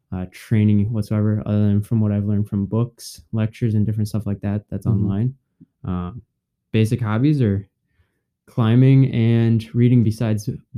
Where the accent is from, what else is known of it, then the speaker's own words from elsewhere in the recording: River Falls, Wisconsin, United States; I grew up in River Falls, Wisconsin.